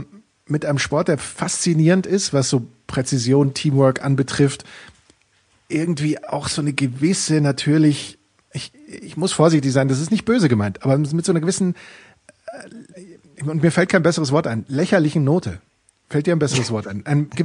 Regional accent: Bavaria, Germany; Aber ich natürlich als Bayer bin dem Eisstockschießen näher als dem Curling.

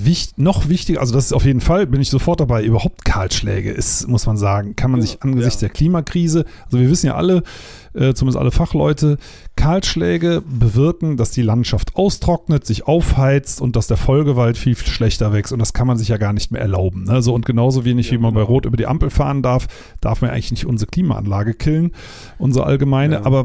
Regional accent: Sinzig, Rhineland-Palatinate, Germany; Wir haben das gerade hier aus der Nähe auch aus Sinzig mal überprüft, meiner alten Heimatstadt.

